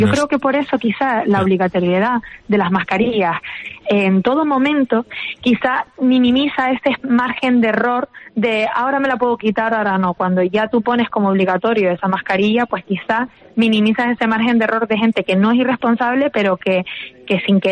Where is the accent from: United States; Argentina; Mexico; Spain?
Spain; Canary Islands; somos de sangre latina, que somos muy afectuosos, y más en Canarias, que siempre dábamos besos